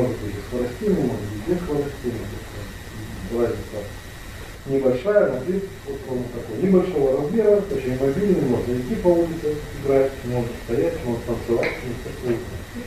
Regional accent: Moldova; переводит молдавского, откуда я родом, в Молдавии.

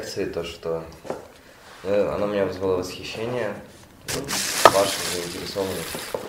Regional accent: Belarus; Из Беларуси.

